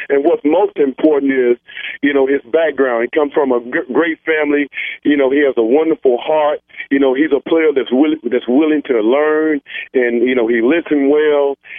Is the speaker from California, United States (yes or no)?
no; Yazoo City, Mississippi, United States; Yes, I'm from Yazoo City, Mississippi.